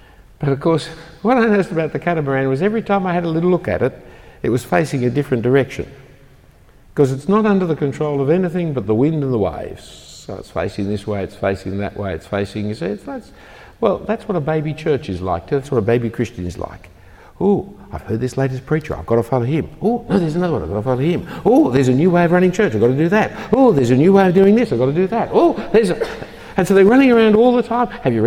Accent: Bellevue Hill, New South Wales, Australia; I grew up in Bellevue Hill.

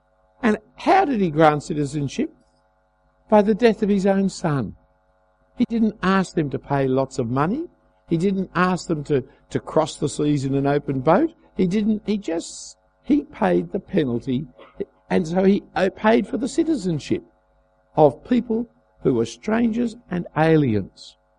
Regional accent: Australia; Actually, I was a British citizen by birth, but then Britain kicked Australia out, so I'm now an Australian citizen.

